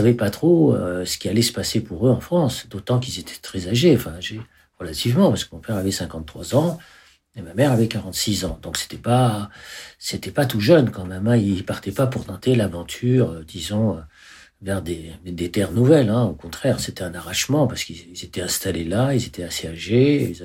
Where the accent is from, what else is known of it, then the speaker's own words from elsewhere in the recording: Constantine, Constantine Province, Algeria; born there; je suis né en 1950 en Algérie, dans une ville qui s'appelle Constantine. Une ville traditionnelle parce que c'est une ville de tradition à la fois religieuse, musicale, artistique.